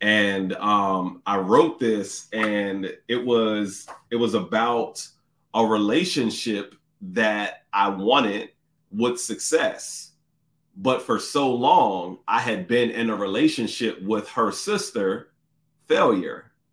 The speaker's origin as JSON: {"language": "English", "region": "Washington metropolitan area", "country": "United States", "also_born_or_lived": "Pennsylvania", "said": "I'm from the DMV area."}